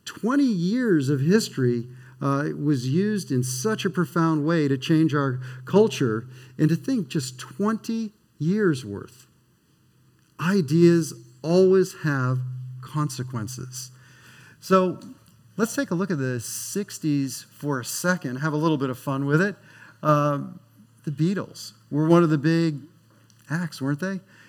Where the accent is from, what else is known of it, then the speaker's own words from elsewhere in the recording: East Coast, United States; So much more of an East Coast thing than a West Coast thing. I grew up in the East Coast, so I know what a fluffernutter is.